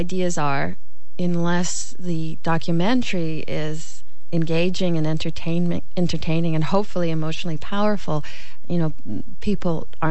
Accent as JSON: {"language": "English", "country": "Canada", "said": "We're from Canada, and that's where we work out of."}